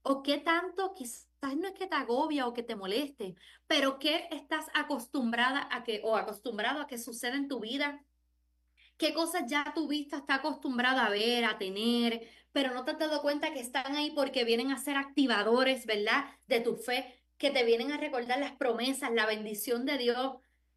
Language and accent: Spanish; Puerto Rico; Porque uno siempre, como boricua, uno relajaba